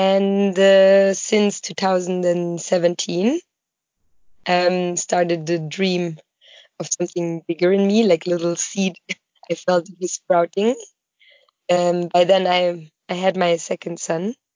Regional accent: Germany; now in Portugal; I come from Germany. I was born there, but right now I'm living in Portugal, which is my father's homeland. And it turned into my own homeland in 2012 when I became mother for my first daughter.

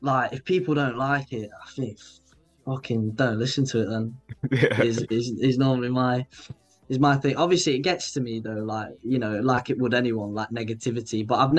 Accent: Grimsby, East Midlands, United Kingdom; born there; I was born in Grimsby, right? And I live somewhere else in Lincolnshire. Like my family lives somewhere else in Lincolnshire.

